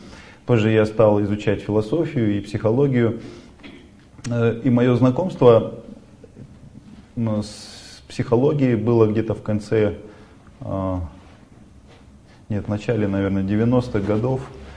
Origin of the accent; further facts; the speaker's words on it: Altai Krai, Russia; Таким образом появился я, вот украинец. Вот, то есть сибиряк с украинской фамилией.